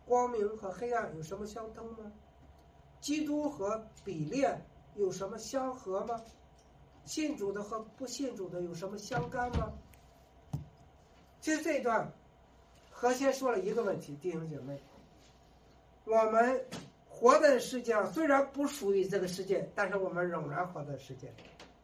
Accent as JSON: {"language": "Chinese", "country": "China", "said": "我们中国人有一个中庸之道，特别喜欢和稀泥。"}